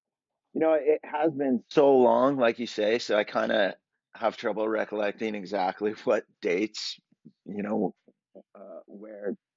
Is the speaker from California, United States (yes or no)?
yes; Mammoth, California, United States; But yeah, I grew up in Mammoth.